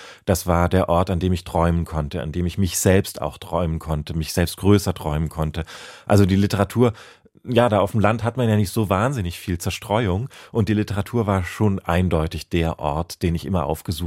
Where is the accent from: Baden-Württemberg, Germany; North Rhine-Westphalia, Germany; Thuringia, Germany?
Baden-Württemberg, Germany; accent: Swabian; ich habe ein bisschen Schwäbisch gesprochen als Kind, aber das verlor ich irgendwie mit der Zeit.